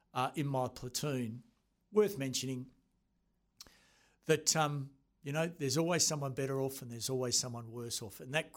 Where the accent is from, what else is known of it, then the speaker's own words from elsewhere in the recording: Australia; attended New Zealand officer school as an Australian, came back to the parachute regiment